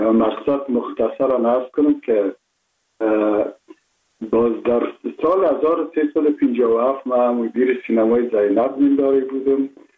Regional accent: Kabul, Afghanistan; born there; ما متولد شهر کابل هستم، هستم تاجک و از شهر کولی کابل که از پدر از کابل هستم.

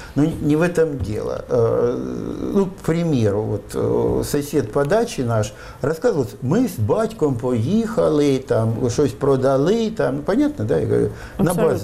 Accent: Kharkiv, Kharkiv Oblast, Ukraine; Я родился на Украине, в Харькове, где во времена моего детства говорить по-украински было до такой степени не принято

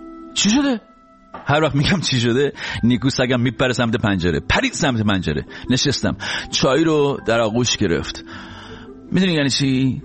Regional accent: Iran; آخه میدونی من ایرانی هستم

